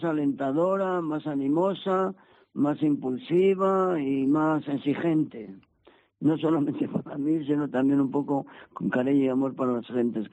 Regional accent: Villanueva del Campo, Castile and León, Spain; el obispo me dijo que me vendría al pueblo natal, de donde soy, Villanueva del Campo

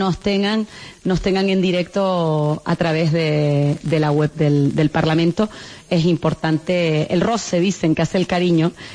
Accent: Canary Islands, Spain; Yo me siento muy, muy, muy canaria

